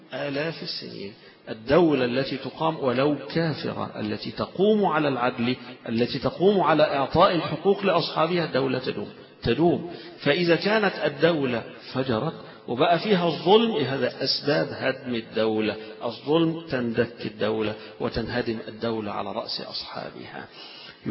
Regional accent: Egypt; احنا كمصريين مش متعودين على هذا الشيء

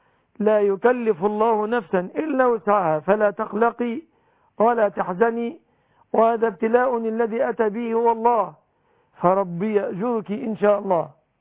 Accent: Egypt; بلادنا مصر

